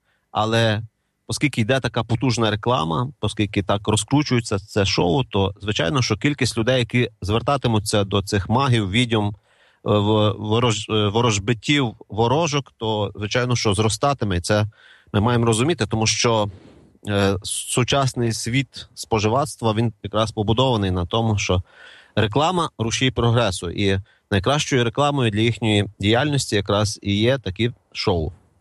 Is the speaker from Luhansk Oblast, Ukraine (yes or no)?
no; Ivano-Frankivsk, Ivano-Frankivsk Oblast, Ukraine; з мого рідного Івано-Франківська